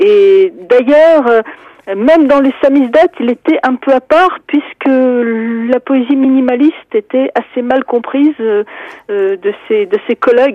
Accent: France; first language Russian; also born or lived in Moscow, Russia; Je suis née à Moscou et je suis venue en France avec mes parents. Donc, j'ai fait toute ma scolarité en France.

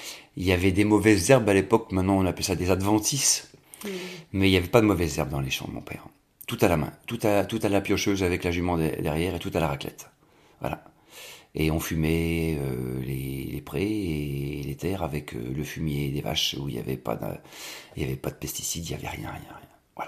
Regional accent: Monceau-l'Étoile, Bourgogne-Franche-Comté, France; born there; je suis né dans la campagne. Je suis né dans la Bourgogne, dans un village qui s'appelle Monceau-l'Étoile, qui est beau comme tout. Et puis, je suis issu d'une famille de paysans pauvres.

